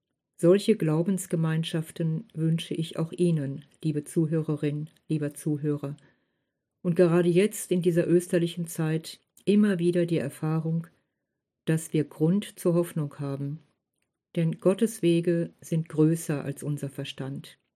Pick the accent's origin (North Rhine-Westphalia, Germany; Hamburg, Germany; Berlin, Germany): North Rhine-Westphalia, Germany; Neheim; 1961 ging ich zur Erstkommunion, noch vor dem Zweiten Vatikanum. Aufgewachsen bin ich in Neheim. Meine Heimatgemeinde ist St. Johannes Baptist